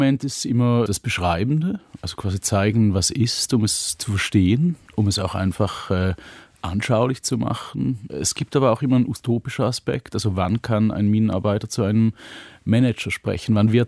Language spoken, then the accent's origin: German; Switzerland; Und ich bin ja Schweizer